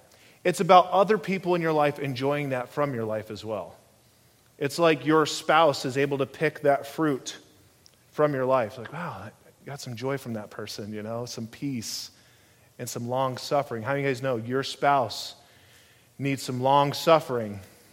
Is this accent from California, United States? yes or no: no; Vail, Colorado, United States; born there; So I was born in Vail, Colorado, and she was at a rodeo